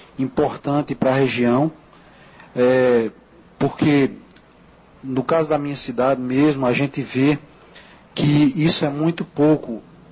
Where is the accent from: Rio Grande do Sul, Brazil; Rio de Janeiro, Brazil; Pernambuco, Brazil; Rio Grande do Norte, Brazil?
Pernambuco, Brazil; Carnaíba; eu sou de Carnaíba.